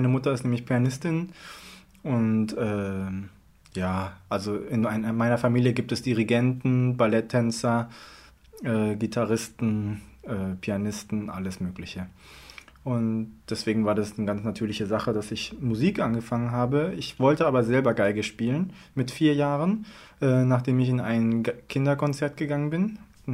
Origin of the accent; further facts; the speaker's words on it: Berlin, Germany; born there; Und ich bin in Deutschland, in Berlin geboren. Der Großvater mütterlicherseits, Udin Wijaya, ist ein relativ bekannter Komponist in Indonesien